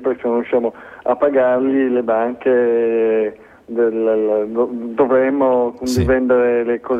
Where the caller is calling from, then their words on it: Turin, Piedmont, Italy; sono da Torino.